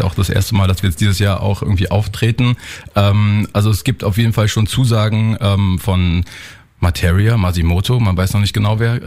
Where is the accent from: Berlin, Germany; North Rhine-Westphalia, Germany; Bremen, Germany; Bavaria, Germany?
Berlin, Germany; Aus Berlin.